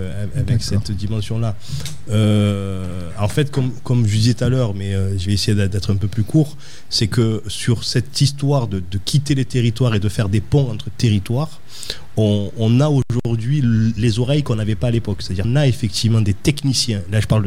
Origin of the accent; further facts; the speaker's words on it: Marseille, Provence-Alpes-Côte d'Azur, France; historiquement parlant, en grandissant dans le Grand Saint-Bar et au Flamand